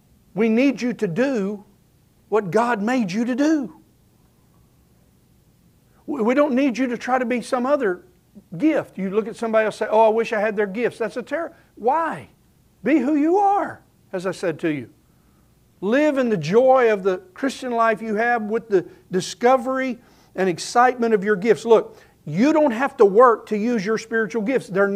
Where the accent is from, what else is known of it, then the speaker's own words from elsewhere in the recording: Oklahoma City, Oklahoma, United States; I'm thankful for those who took care and helped me along in the little Baptist church I grew up in Oklahoma City.